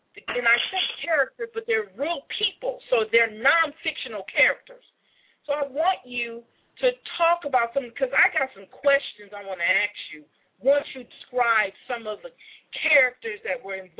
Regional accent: Albany, New York, United States; born there; also born or lived in Saginaw, Michigan; I was born in Albany, New York. Okay?

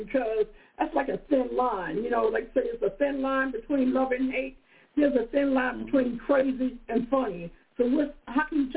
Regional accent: Baltimore, Maryland, United States; I ain't never had no gout. I'm from Baltimore. That's all we do is eat seafood.

